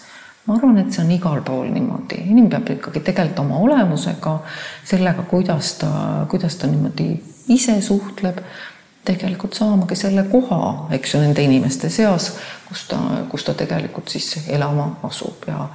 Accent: Saare County, Estonia

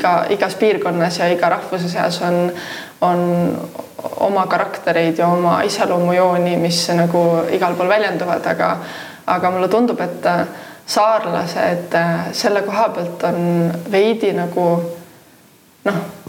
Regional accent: Saare County, Estonia

